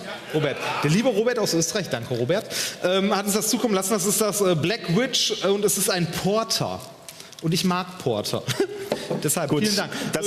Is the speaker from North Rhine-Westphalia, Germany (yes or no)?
yes; North Rhine-Westphalia, Germany; wir kommen aus dem Ruhrgebiet.